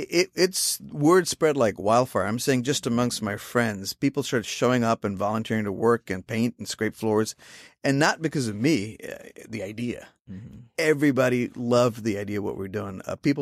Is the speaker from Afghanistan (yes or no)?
no; India; that aloo tikki that we make is probably better than what I grew up eating in India